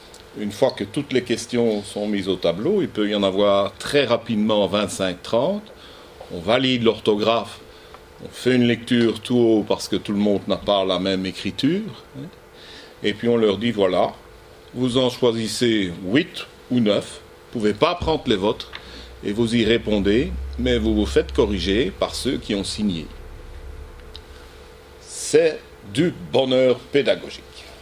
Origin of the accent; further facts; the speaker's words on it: Belgium; Chez nous en Belgique, on a le journal des enfants